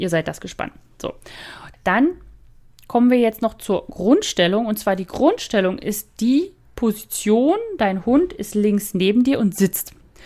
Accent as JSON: {"language": "German", "region": "Brandenburg", "country": "Germany", "said": "Aber ich komme ja ursprünglich aus Brandenburg und da hat man Bräuler gesagt."}